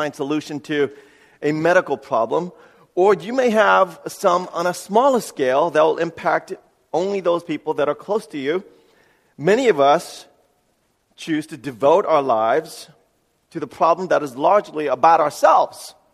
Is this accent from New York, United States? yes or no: yes; New York City, New York, United States; Growing up in New York City, people would often ask, "What's your problem?"